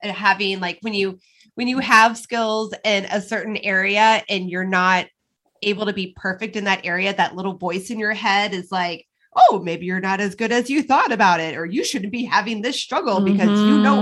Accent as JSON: {"language": "English", "region": "Midwest", "country": "United States", "tie": "born or raised there", "said": "Like I grew up in the Midwest and like all of us had major issues."}